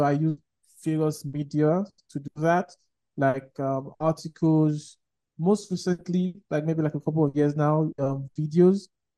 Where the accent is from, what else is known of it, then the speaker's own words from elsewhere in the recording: Nigeria; I'm a Nigerian.